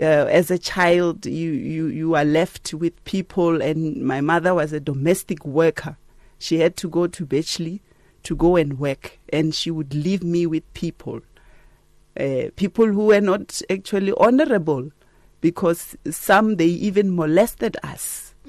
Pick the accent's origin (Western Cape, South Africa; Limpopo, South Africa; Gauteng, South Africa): Gauteng, South Africa; Alexandra; also born or lived in London; So, yeah, so I'm from there, but I grew up in Alex, and that's where I got my schooling there.